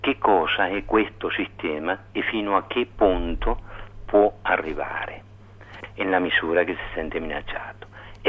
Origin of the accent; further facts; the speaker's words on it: Argentina; Italian is a second language; moved away as an adult; now in Brescia, Italy; sono argentino e sono arrivato in dicembre del 76 in Italia